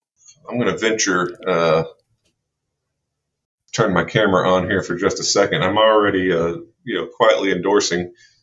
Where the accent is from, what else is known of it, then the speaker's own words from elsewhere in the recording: Houston, Texas, United States; I grew up in Houston, so I think I'm pretty immune.